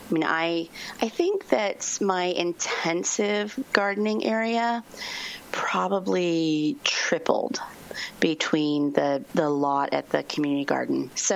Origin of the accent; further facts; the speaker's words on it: California, United States; I grew up in Northern California, so I always think of it as like the gold season